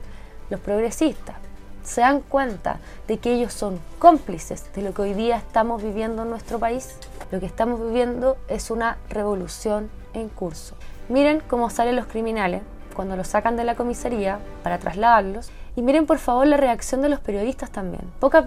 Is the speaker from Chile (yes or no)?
yes; Chile; porque somos todos chilenos